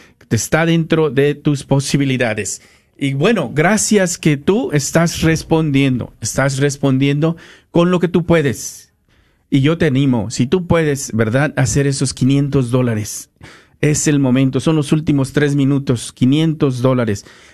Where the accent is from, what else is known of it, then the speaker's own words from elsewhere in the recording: Guerrero, Mexico; Está casado con una de mi tierra, de allá de Guerrero.